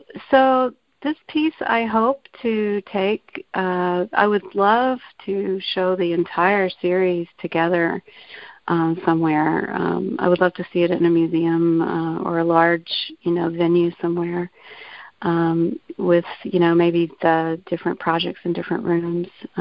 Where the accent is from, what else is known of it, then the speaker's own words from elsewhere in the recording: the South, United States; I'm also from the South and had a kind of a crazy childhood like she did.